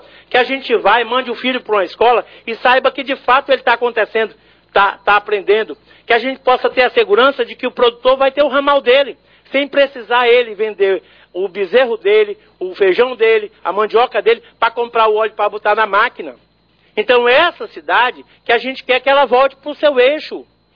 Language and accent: Portuguese; Sena Madureira, Acre, Brazil; eu sou de Sena Madureira e tenho orgulho de morar lá.